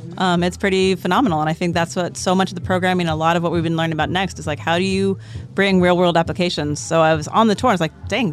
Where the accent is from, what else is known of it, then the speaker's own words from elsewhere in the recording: California, United States; from Alameda County in California, USA.